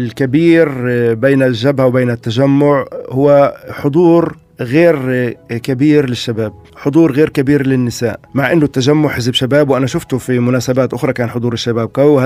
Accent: Palestine; وإحنا كفلسطينيين بالنسبة لنا الوحدة حتى لو كانت غير مجدية

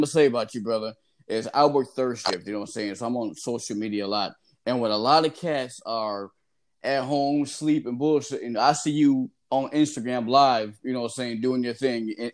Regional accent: Rochester, New York, United States; We're going to go to my hometown, Rochester, New York.

